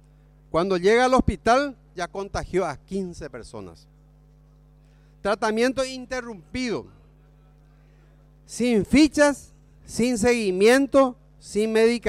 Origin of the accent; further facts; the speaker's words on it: San Pedro, Paraguay; Yo soy de San Pedro. Y en San Pedro sabemos lo que es pelear contra el olvido.